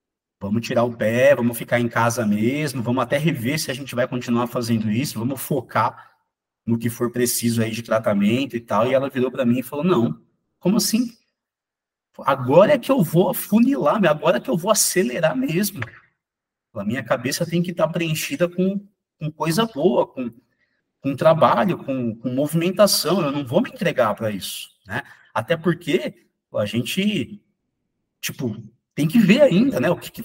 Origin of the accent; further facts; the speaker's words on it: Jundiaí, São Paulo, Brazil; A gente é aqui de Jundiaí, né?